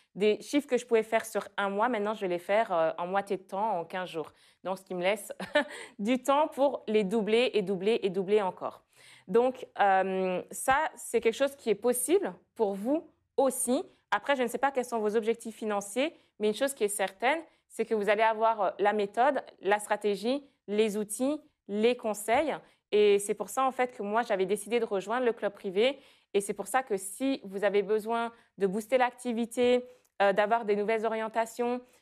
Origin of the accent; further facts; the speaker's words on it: Bourgogne-Franche-Comté, France; je viens de la Bourgogne, comme Maxence.